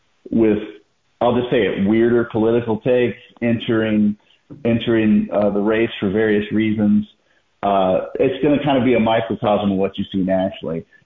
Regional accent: Alabama, United States; I was from Baldwin County, but Mobile was the closest city

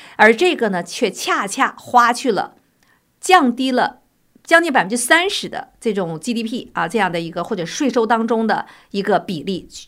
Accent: United States; 有的时候美国的选举啊，我们美国人到底选举什么？

